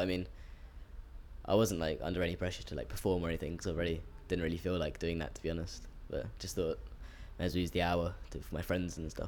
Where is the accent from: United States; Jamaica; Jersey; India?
Jersey; I'm 16 from Jersey in the Channel Islands.